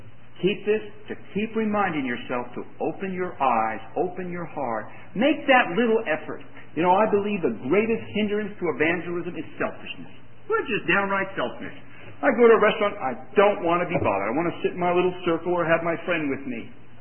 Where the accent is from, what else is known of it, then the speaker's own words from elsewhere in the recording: Newark, New Jersey, United States; When I was a teenager, I just loved fishing. We moved from Newark, New Jersey to Island, New Jersey